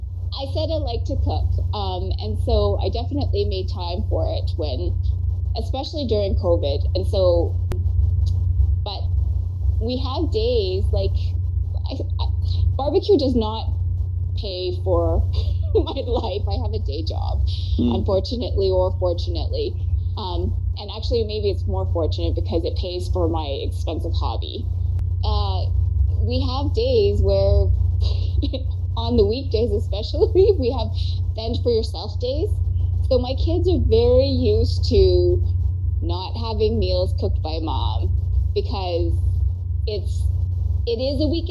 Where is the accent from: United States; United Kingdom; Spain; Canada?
Canada; because I'm a Canadian citizen, they actually had to let me back